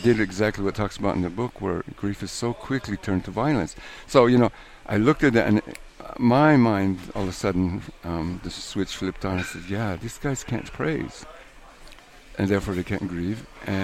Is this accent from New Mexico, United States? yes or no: yes; New Mexico, United States; also born or lived in Guatemala; I was raised in New Mexico in an Indian town, you know, and at an early age I ended up by hook or by crook in Guatemala.